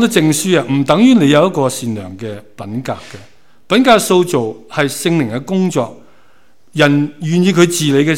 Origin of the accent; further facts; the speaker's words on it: China; 所以呢，我们中国人传福音其实好多对象的